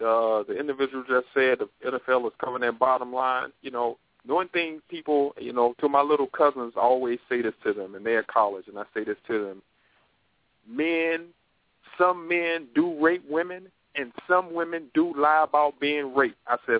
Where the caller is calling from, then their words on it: North Carolina, United States; Yes, family. I'm calling from North Carolina.